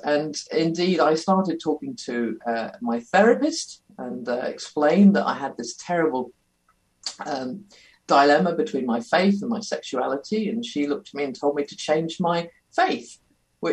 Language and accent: English; Guernsey; I grew up in a Christian home. I come from Guernsey in the Channel Islands. … is a Guernsey name, a little island, quite a conservative community. I'm in my 50s now.